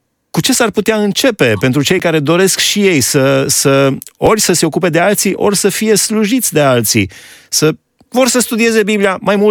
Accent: Alba Iulia, Alba County, Romania; moved away as an adult; în 1988 am venit din Alba Iulia la Timișoara, la facultate, era încă pe vremea comunismului

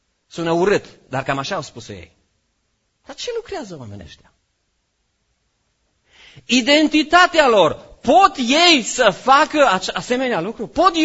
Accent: Târgu Mureș, Mureș County, Romania; numai cum a fost la noi la Târgu Mureș, numai așa, că eu sunt din Târgu Mureș și de azi.

